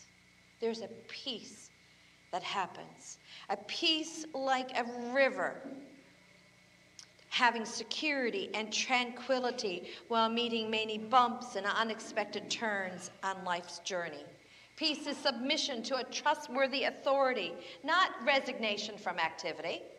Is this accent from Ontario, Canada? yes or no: no; Newfoundland and Labrador, Canada; the only ponds I can think of are the ones I grew up fishing at in Newfoundland.